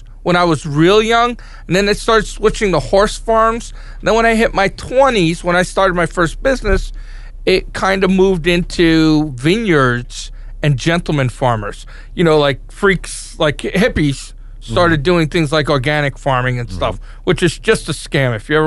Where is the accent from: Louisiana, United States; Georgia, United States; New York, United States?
New York, United States; And I grew up on the North Fork, which was farming country.